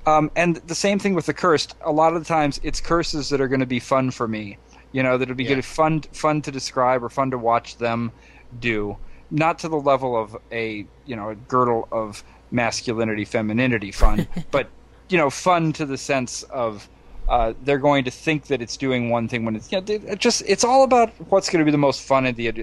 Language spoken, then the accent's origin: English; Iowa, United States; I'm a little bit ashamed because I'm from Iowa, which kind of actually is a Nordic country